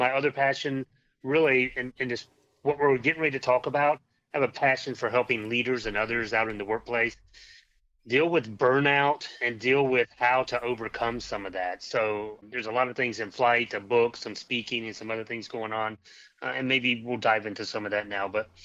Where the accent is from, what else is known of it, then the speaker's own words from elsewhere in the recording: Florida, United States; also born or lived in North Carolina; we moved away from, I'm originally from North Carolina. We moved away to Florida, where I spent most of my life. And so I moved away from all of my family.